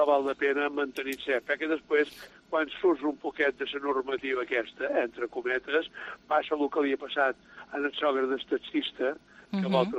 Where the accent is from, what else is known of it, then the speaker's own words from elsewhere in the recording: Mahón, Balearic Islands, Spain; Jo som molt menorquí, som molt maonès